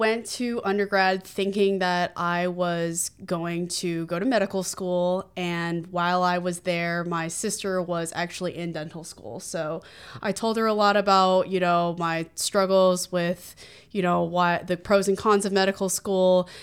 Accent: California, United States; So originally I grew up in the Bay Area, California, and I had grown up in the same town my whole life

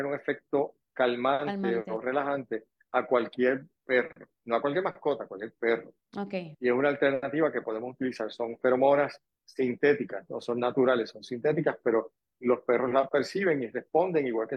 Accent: Manatí, Puerto Rico; also born or lived in Fajardo; Yo soy manatieño de crianza, pero yo mis primeros 3 días lo viví en Fajardo.

